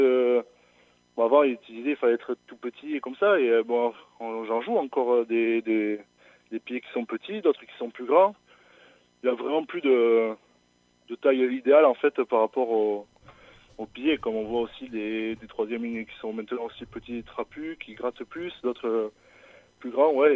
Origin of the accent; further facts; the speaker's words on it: Nouvelle-Aquitaine, France; born there; comme je suis né au Pays Basque, je me définis comme un basque, mais moi j'ai quand même un côté de moi qui est Bernet